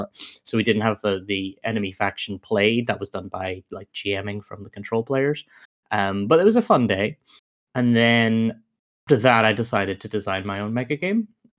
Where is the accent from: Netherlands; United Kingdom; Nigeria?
United Kingdom; Belfast, Northern Ireland; So I'm from Northern Ireland. I grew up in Belfast.